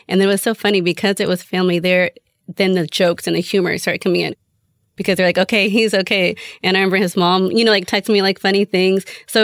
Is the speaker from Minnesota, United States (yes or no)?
no; Houston, Texas, United States; So we're both from Houston.